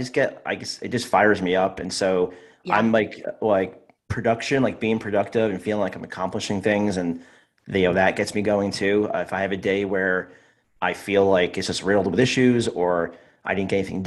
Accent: New Jersey, United States; New Jersey. Yeah, I'm New Jersey. I've lived here all my life except for 4 years in college in Pennsylvania. But yeah, New Jersey.

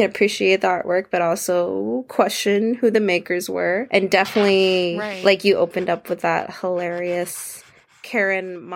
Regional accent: Colorado, United States; also born or lived in San Antonio, Texas; But I was born in Texas, San Antonio. My mom luckily raised me in Colorado. But yeah, growing up in Southern Colorado and always popping over to New Mexico

